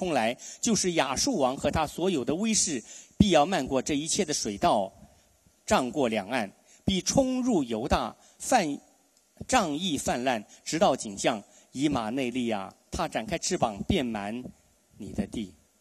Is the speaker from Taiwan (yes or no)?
yes; Taiwan; 我是台湾来的哈，拽北京话